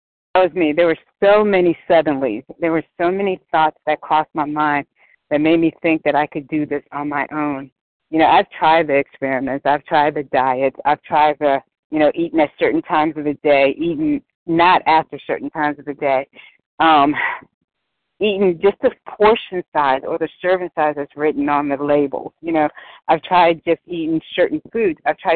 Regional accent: Georgia, United States; I am from Georgia

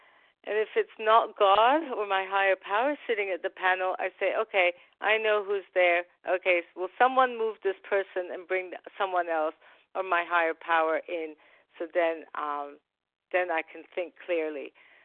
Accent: California, United States; from California, compulsive overeater.

